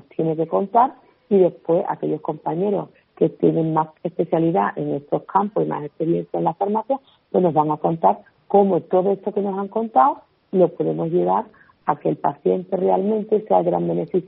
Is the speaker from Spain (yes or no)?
yes; Seville, Andalusia, Spain; yo que soy de Sevilla.